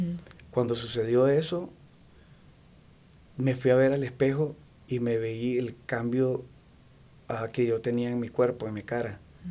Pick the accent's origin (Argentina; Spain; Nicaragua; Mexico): Nicaragua; Granada; Soy de Nicaragua, de Granada.